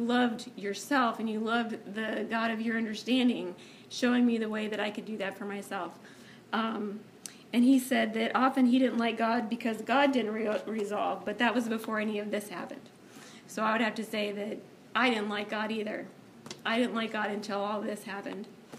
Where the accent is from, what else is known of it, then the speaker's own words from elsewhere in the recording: Denver, Colorado, United States; growing up in Denver, I would often take the bus downtown with one of my girlfriends and we'd wander 16th Street Mall